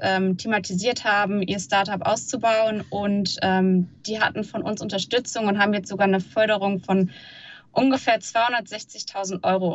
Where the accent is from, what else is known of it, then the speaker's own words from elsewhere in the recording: Cologne, North Rhine-Westphalia, Germany; now in Wuppertal, Germany; Nee, ich komme tatsächlich ursprünglich aus Köln, aber mich hat das Studium damals nach Wuppertal gezogen. Deswegen bin ich schon seit 5,5 Jahren jetzt quasi Wuppertalerin.